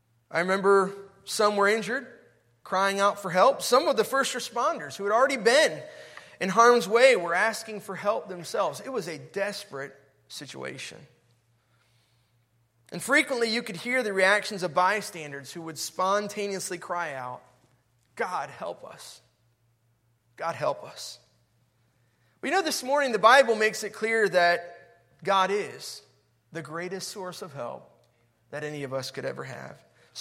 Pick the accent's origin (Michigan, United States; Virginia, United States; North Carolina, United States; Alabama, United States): Virginia, United States; Chantilly; I grew up here in the Washington, D.C. area, grew up in Chantilly.